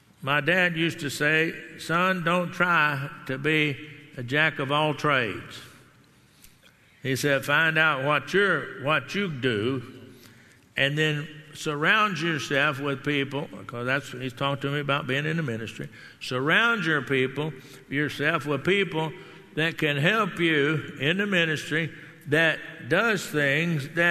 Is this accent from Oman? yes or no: no; Garland, Texas, United States; I grew up in the Dallas area, down in Dallas, Texas area. I grew up in Garland, which is a big part of Dallas now.